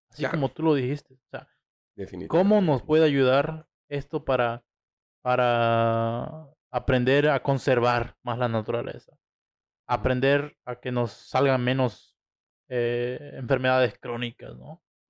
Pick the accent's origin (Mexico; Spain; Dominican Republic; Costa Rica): Mexico; como latinos, como mexicanos